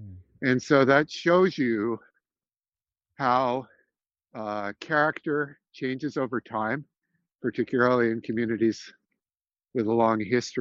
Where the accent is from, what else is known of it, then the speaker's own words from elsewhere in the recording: United States; moved away as an adult; now in United Kingdom; Because, as you know, I'm originally an American, but I've lived in the United Kingdom for a few years